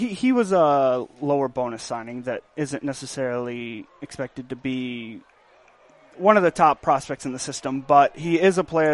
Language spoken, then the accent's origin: English; Lawrenceville, Georgia, United States; I'm from Lawrenceville, so I'm maybe 10 minutes from Gwinnett Stadium.